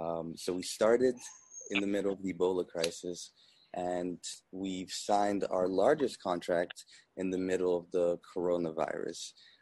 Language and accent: English; Guinea; I had envisioned to stay in Senegal for just a couple weeks and then go back to Guinea, my home country